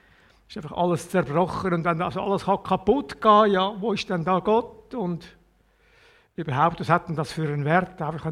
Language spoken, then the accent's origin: German; Wila, Zurich, Switzerland; Nein, ich bin im Zürich Oberland aufgewachsen, so zwischen Winterthur und Rapperswil, in einem kleinen Dorf Wila. Der älteste von 6 Kindern.